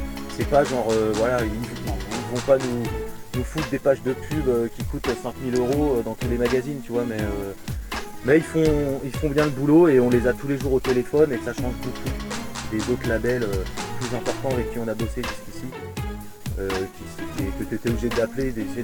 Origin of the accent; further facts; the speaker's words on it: Paris, Île-de-France, France; Tu vois, nous on est nés à Paris, on est des vrais Parisiens.